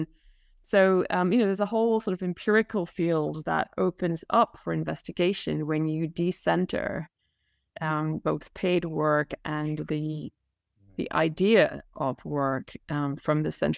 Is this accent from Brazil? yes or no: no; England, United Kingdom; I grew up in England and in the, and I was a teenager in the 1970s, I was a university student in the 1980s